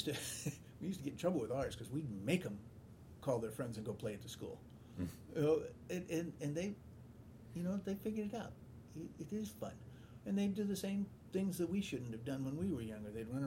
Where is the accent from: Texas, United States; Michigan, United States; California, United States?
California, United States; Mill Valley; And I was growing up in Mill Valley, the parade would start out in Alto, come by my place at Nelson